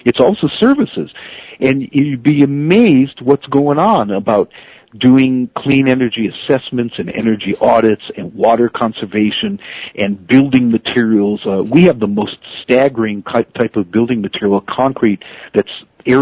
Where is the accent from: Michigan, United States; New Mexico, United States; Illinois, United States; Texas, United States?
Michigan, United States; Detroit; Detroit could use this. I grew up in Detroit. I was fostered by that.